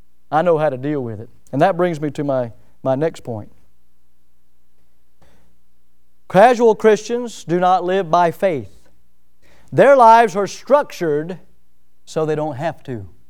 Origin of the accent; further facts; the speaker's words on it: United States; I'm proud of the fact that I'm an American.